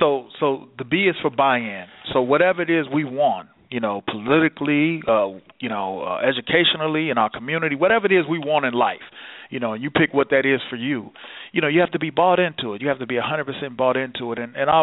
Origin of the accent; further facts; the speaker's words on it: University Park, United States; I grew up with your cousin, Ray Griggs. We grew up together in University Park.